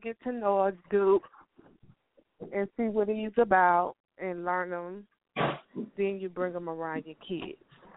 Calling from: Atlanta, Georgia, United States; I'm from Atlanta, Georgia.

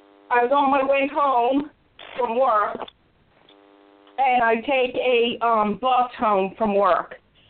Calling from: Philadelphia, Pennsylvania, United States; Yes, I'm calling from Philadelphia, PA.

